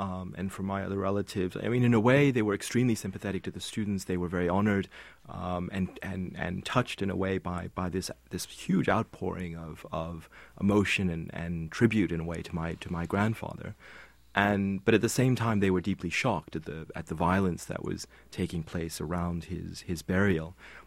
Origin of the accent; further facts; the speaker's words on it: Riverdale, New York, United States; also born or lived in Burma; it was as much growing up in Burma as it was growing up in New York.